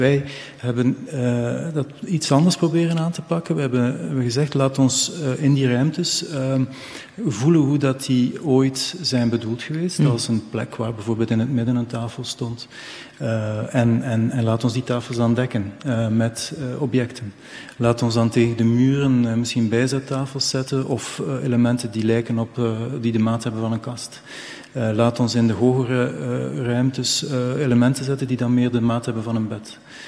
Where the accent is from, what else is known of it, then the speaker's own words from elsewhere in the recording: Bruges, Flanders, Belgium; Ik ben zelf Bruggeling en ik heb het ook altijd zo gevoeld.